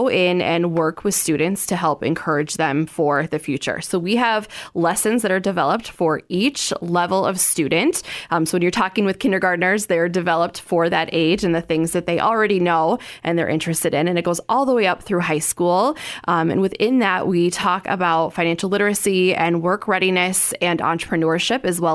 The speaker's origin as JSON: {"language": "English", "town": "Sioux Falls", "region": "South Dakota", "country": "United States", "tie": "born or raised there", "said": "I grew up here in Sioux Falls, but did not have the JA program."}